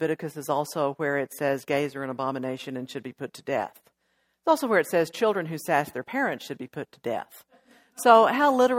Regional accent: Odessa, Texas, United States; Hey, I grew up in Odessa, Texas. We didn't have plants. We had sand.

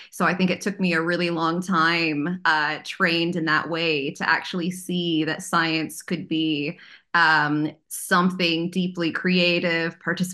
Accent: Champaign, Illinois, United States; So I grew up in Champaign, Illinois. So very much in the heart of the cornfields, but a nice university town.

